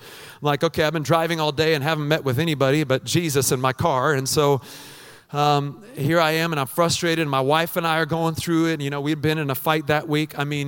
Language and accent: English; Pacific Northwest, United States; I'm a Northwest guy, like, I grew up in the Northwest, I just kind of want to come back and sit at a Starbucks